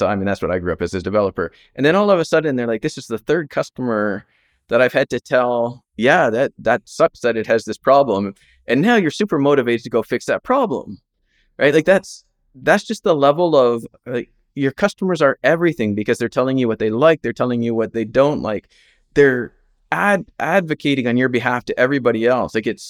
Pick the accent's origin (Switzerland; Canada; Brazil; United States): Canada; because I'm Canadian.